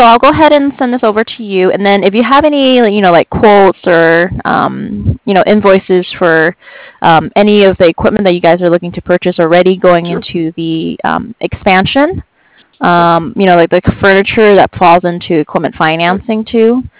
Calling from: San Diego, California, United States; I'm actually calling from San Diego

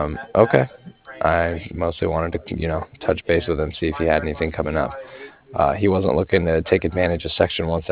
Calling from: Cardiff, Wales, United Kingdom; as in mother at the end. And I was calling from Cardiff, Cardiff, like Frank.

